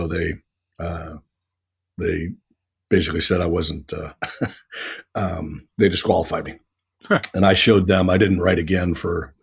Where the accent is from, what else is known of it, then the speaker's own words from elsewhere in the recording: Peoria, Illinois, United States; born there; also born or lived in Spain / Canada; I originally started out, and I was born in Peoria, Illinois, and went to we moved to Spain and then to Canada, and then back to the States when I was, I think, six.